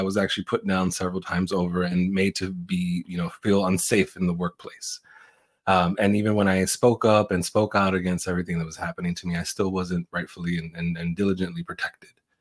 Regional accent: New York, United States; I'm an Aries. I'm a New Yorker.

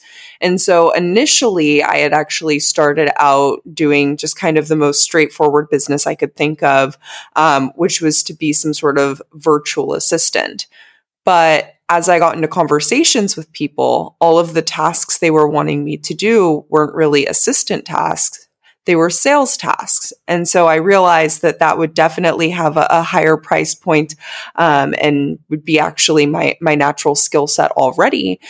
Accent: California, United States; So I'm from the United States originally, from California.

